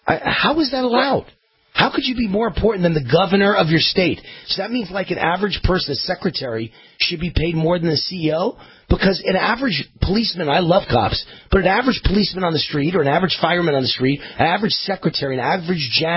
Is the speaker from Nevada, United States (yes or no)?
yes; Nevada, United States; So you just proved that Texas is no different than my home state of Nevada.